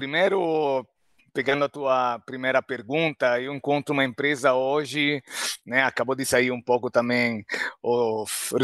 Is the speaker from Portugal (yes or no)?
no; Rome, Lazio, Italy; Portuguese is a second language; also born or lived in Spain; now in Brazil; Sim, de origem de Roma, né? Muitas vezes o romano prefere falar quase romano que italiano, né? Mas sou italiano, morei na Espanha antes do Brasil 6 anos e moro aqui há 25 anos